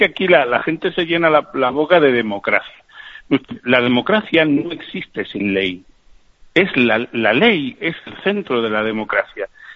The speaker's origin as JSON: {"language": "Spanish", "region": "Catalonia", "country": "Spain", "said": "es que yo soy tan catalán como tú."}